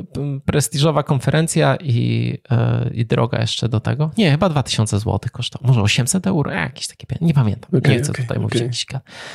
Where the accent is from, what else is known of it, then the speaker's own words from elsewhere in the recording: Wrocław, Lower Silesian Voivodeship, Poland; bo jesteśmy z Wrocławia, więc to blisko.